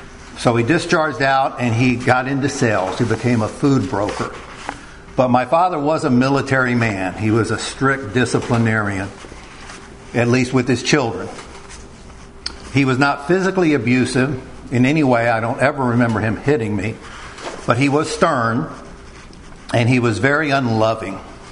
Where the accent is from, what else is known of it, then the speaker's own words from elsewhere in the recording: San Antonio, Texas, United States; born there; I was born in January 19th, 1955 in San Antonio, Texas.